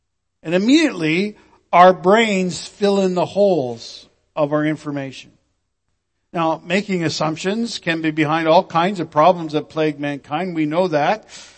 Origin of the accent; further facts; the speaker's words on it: Canada; And it's not because of my age or that I'm a white male or that I'm Canadian. It's because I'm a Baptist minister.